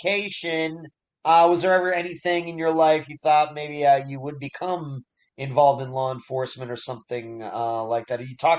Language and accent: English; United States; as a fellow American, we're both American citizens.